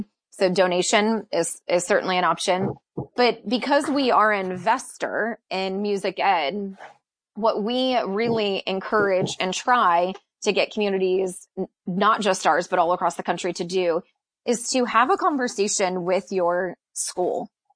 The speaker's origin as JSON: {"language": "English", "region": "Florida", "country": "United States", "tie": "born or raised there", "moved": "yes", "said": "I came from Florida, but the Southeast has this amazing thing called seasons that I was not aware of. And so I like to take full advantage of those things because I didn't grow up having them."}